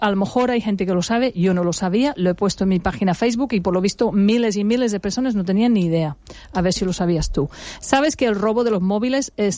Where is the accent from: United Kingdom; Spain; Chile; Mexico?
United Kingdom; England; born there; Spanish is a second language; porque yo soy inglesa